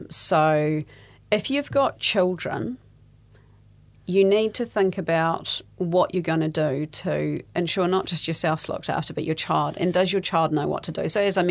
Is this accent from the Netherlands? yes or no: no; Tauranga, Bay of Plenty, New Zealand; also born or lived in Matamata; I was born in Matamata and my family live in Tauranga. So I went through my high school years in Tauranga, but my family, we've been in the Waikato region for some time.